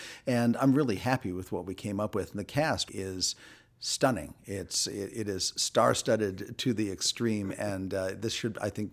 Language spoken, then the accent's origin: English; United States; as an American born and bred musical product, I mean, that music has loomed large in my life for a long time.